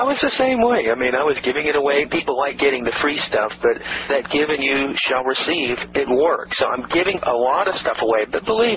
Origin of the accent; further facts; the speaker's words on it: Atlanta, Georgia, United States; All right, I'm from Atlanta, so I'm from the south originally.